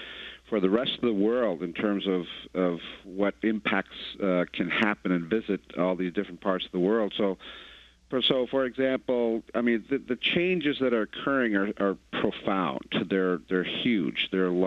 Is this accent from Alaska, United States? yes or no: yes; Alaska, United States; I was born and raised out in the Pribilof Islands, which is in the middle of the Bering Sea, and my generation was the last generation that had a fully traditional upbringing.